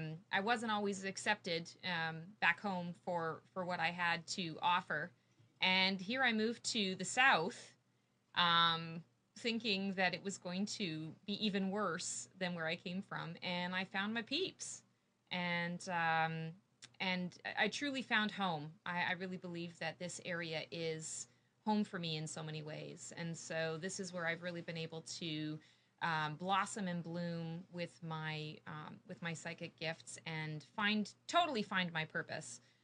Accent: Canada; now in Morrisville, United States; I am a Canadian. I'm a crazy Canuck. And I moved here 3 years ago, a little over 3 years ago.

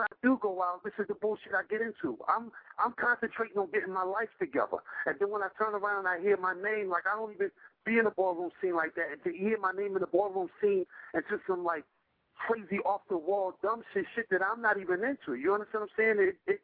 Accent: New York, United States; now in Philadelphia, United States; But people got to realize I'm born and raised in New York. Like, that's where my roots is at.

